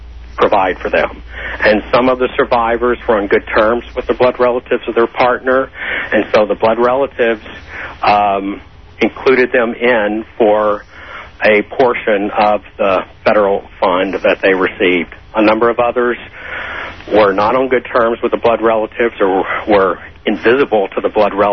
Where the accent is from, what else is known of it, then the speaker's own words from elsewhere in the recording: Port Arthur, Texas, United States; And I'm from Port Arthur, Texas, about 90 miles from Houston.